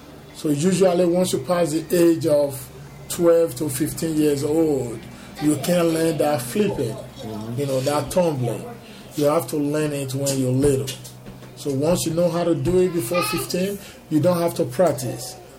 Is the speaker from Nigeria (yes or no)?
yes; Edo, Nigeria; I'm from Ishan, which is from Benin Kingdom in Nigeria.